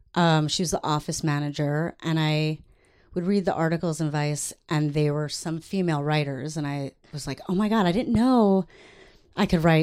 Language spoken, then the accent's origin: English; New York, United States; I lived in New York. I'm from New York.